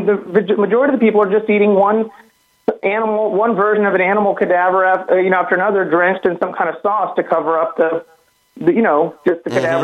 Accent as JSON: {"language": "English", "town": "New York City", "region": "New York", "country": "United States", "tie": "born or raised there", "said": "and I was born here in New York City, in fact. And anyway, so I'm a New Yorker, but I can't handle the weather, so I migrated down south here."}